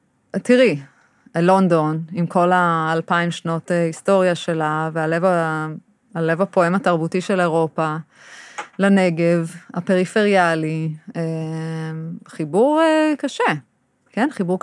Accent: London, United Kingdom; זה גם, גדלתי בלונדון, זאת אומרת, יש בי חלקים שמאוד אוהבים את זה

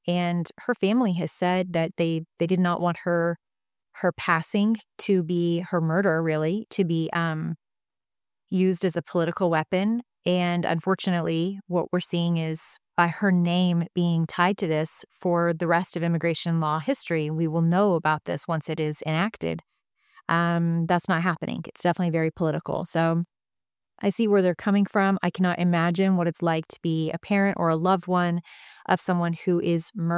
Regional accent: Kansas, United States; I'm from Kansas, so we say the law anytime we're talking about law enforcement or the cops or a sheriff or anything like that.

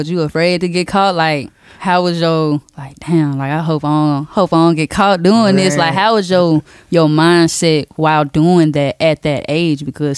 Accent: Nashville, Tennessee, United States; I'm from South Nashville, so I don't really know too much about, like, the West side.

